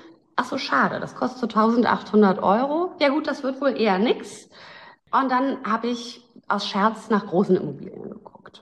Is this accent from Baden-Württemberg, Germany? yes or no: no; Hamburg, Germany; now in Berlin, Germany; okay, Berlin und ich komme eigentlich aus Hamburg